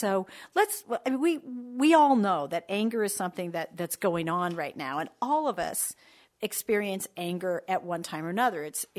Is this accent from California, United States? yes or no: yes; California, United States; moved away; I came from California.